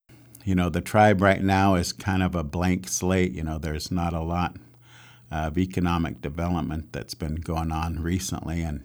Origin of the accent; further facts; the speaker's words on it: Yakima, Washington, United States; also born or lived in Seattle; now in Warm Springs, United States; My background, I was born in Seattle, grew up in Yakima, and moved here to Warm Springs in 1992. My mom moved back here to take care of my grandpa before he passed away.